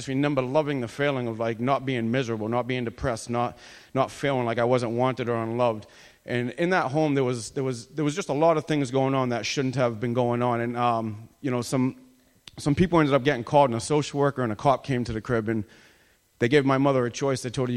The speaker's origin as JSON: {"language": "English", "town": "Lynn", "region": "Massachusetts", "country": "United States", "said": "I'm 39 years old. I'm from Lynn, Massachusetts."}